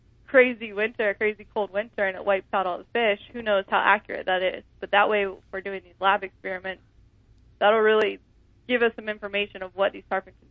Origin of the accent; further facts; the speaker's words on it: Florida, United States; So I'm down from the Gulf Coast of Florida, and the fish that we see down there are coming in April.